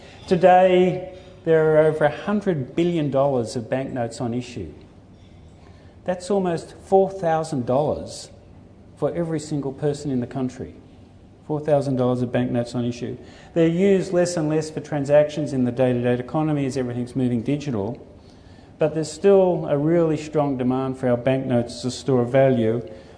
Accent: Wagga Wagga, New South Wales, Australia; I grew up in Wagga, and so it's fantastic to be here

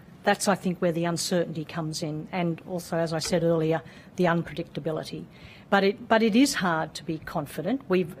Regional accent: Australia; So am I worried as an Australian citizen that productivity is not growing?

